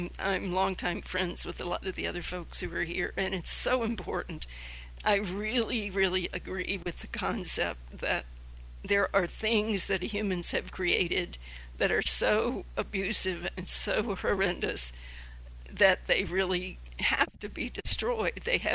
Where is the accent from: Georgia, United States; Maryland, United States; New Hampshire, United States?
Maryland, United States; Baltimore; Liz McAllister had lived and worked and helped form Jonah House in Baltimore, my hometown, with her husband Phil Berrigan, and I knew them.